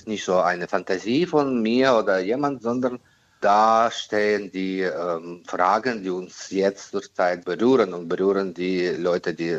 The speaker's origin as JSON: {"language": "German", "country": "Ukraine", "said": "die ist schmerzhaft, für mich besonders als Ukrainer."}